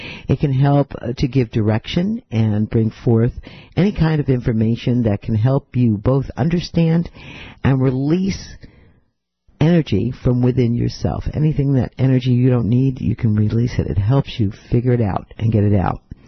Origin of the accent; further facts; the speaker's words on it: Staten Island, New York, United States; I grew up on Staten Island, which was a little bit more woody than the city